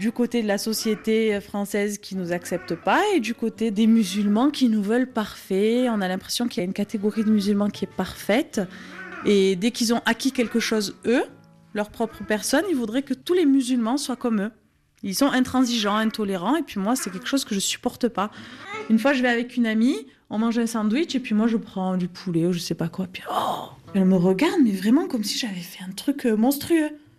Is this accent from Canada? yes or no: no; France